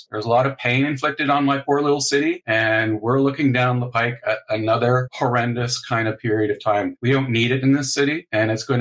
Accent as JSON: {"language": "English", "town": "Hamilton", "region": "Ontario", "country": "Canada", "said": "I come from Hamilton. Hamilton is the steel manufacturing city in Canada."}